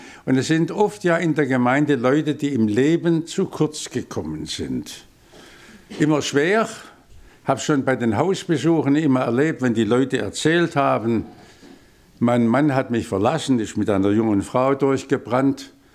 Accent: Baden-Württemberg, Germany; Ich bin Schwabe und da fühle ich mich wohl.

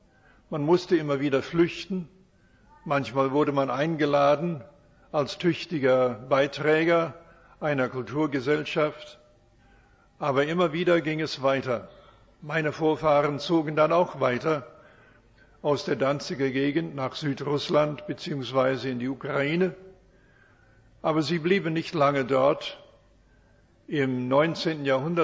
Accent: Canada; German is a second language; Ich komme aus Kanada. Die Vorfahren kamen aus, nun, das kann man erraten, nicht wahr?

